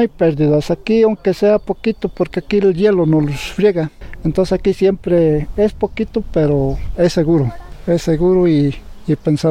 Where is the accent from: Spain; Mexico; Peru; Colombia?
Mexico; El Ejido Socovite; soy de aquí de El Ejido, Socovite.